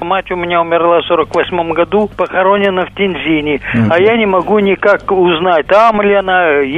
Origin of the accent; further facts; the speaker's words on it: Shanghai, China; also born or lived in Harbin; Я сам родился в Харбине, но жил в Шанхае.